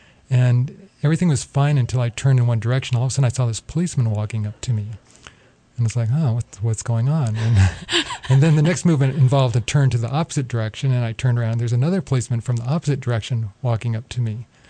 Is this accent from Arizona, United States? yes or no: no; Florida, United States; So I grew up in Florida